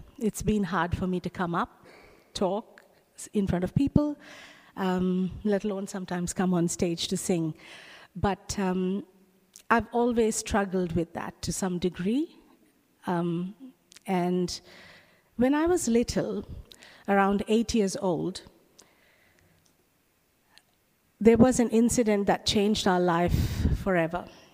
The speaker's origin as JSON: {"language": "English", "country": "Kuwait", "tie": "born or raised there", "said": "I was born in Kuwait. My parents had moved to Kuwait for work, and we ended up growing there."}